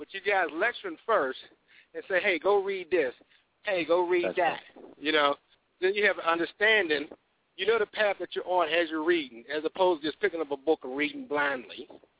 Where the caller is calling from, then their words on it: Pennsylvania, United States; I'm from Pennsylvania.